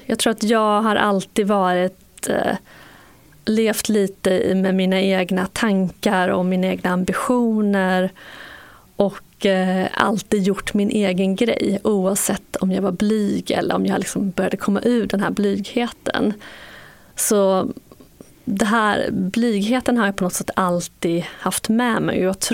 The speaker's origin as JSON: {"language": "Swedish", "town": "Skara", "region": "Västra Götaland County", "country": "Sweden", "tie": "born or raised there", "said": "När jag växte upp i Skara så var jag väldigt fascinerad av olika populärkulturer"}